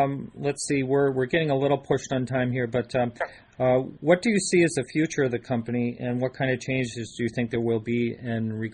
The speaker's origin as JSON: {"language": "English", "region": "New England", "country": "United States", "tie": "born or raised there", "said": "being a New Englander growing up in New England, having auctions in New England."}